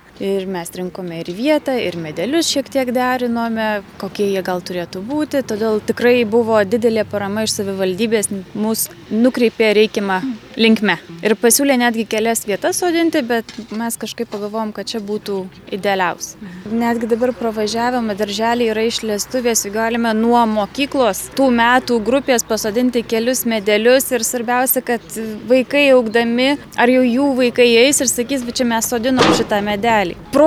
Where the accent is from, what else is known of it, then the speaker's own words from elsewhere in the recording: Alytus, Alytus County, Lithuania; now in Sweden; Užaugau ir mokiausi Alytuje, tačiau šiuo metu gyvenu užsienyje, Švedijoje.